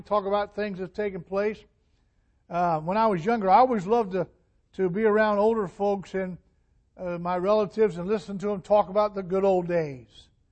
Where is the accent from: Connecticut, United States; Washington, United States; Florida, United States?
Florida, United States; because I grew up in Florida. I'm a Florida person.